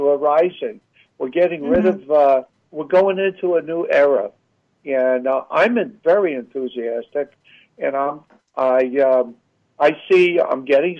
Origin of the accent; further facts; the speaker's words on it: Long Island, New York, United States; You know, when I grew up on Long Island.